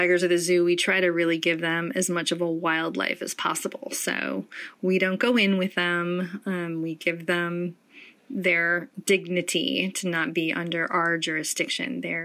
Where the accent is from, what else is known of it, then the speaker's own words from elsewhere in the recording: Detroit, Michigan, United States; And even as a kid growing up in Detroit, witnessing that, my siblings and I all felt like this wasn't right.